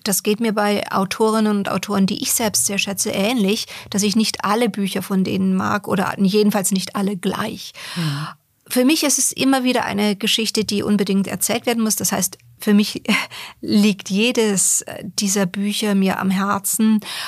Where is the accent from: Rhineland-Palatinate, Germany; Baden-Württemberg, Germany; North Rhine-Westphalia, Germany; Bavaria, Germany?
Bavaria, Germany; Bamberg; Und der wohnte und wohnt gar nicht so weit von uns entfernt, hier in Bamberg, wo ich aufgewachsen bin.